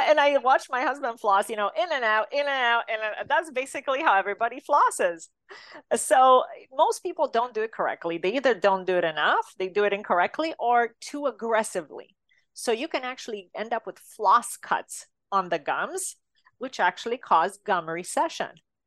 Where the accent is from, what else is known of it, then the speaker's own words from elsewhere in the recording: Romania; moved away; Growing up in Romania, I had 16 large mercury fillings in my mouth.